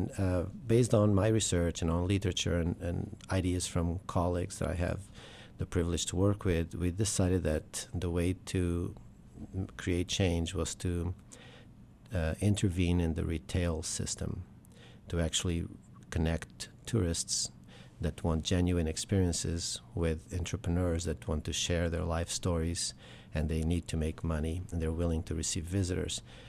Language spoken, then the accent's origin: English; Portugal; now in United States; And honestly, I go to Portugal quite a bit. I spend about a month every year in my hometown.